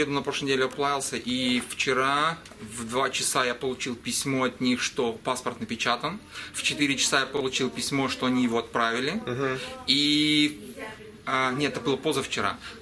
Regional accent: Minsk, Belarus; now in United States; Я из Минска.

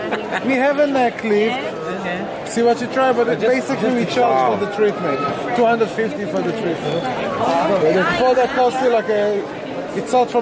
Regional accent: Israel; English is a second language; I'm from Israel, so there is a lot of Russian in Israel.

